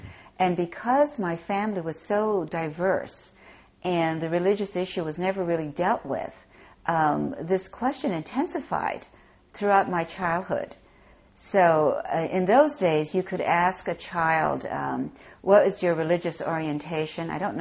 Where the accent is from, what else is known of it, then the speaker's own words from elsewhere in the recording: Hawaii, United States; Both my grandparents on his side were Tenrikyo priests who had a small temple in the village that we grew up in Hawaii.